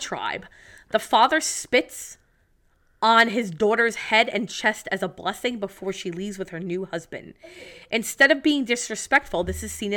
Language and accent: English; Ireland; No, I'm not fucking Greek. I'm Irish.